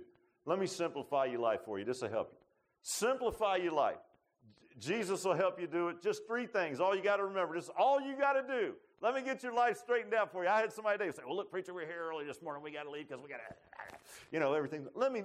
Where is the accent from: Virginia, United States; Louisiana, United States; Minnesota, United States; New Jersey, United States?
Virginia, United States; Virginia Beach; I grew up in Virginia Beach, and we lived kind of on the bay side. We had a boat.